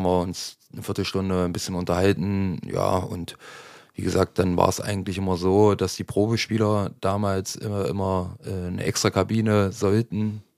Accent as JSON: {"language": "German", "town": "Niederorschel", "region": "Thuringia", "country": "Germany", "tie": "born or raised there", "also_born_or_lived": "Leinefelde", "said": "Ja, grundsätzlich bin ich ja in Leinfelde geboren, in Niederorsche aufgewachsen."}